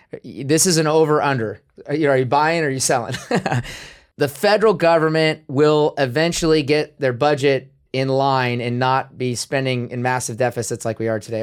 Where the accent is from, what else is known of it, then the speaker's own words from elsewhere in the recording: United States; I say idyllic as an American growing up in one of the most prosperous peace times of the last 1,000 years